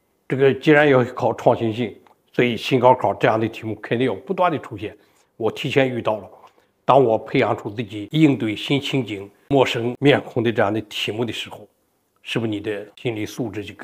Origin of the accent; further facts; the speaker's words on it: China; 这个核心价值作为一个中国人，我们要学会责任担当，为国担当